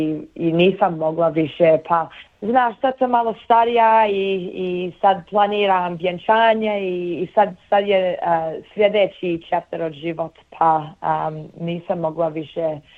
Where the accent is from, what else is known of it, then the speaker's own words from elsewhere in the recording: Melbourne, Victoria, Australia; ja sam iz Melbourne, a to je bilo u Sydney